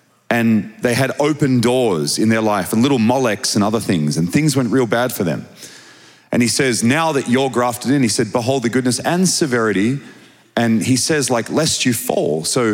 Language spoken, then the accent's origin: English; Australia; I'm from Australia.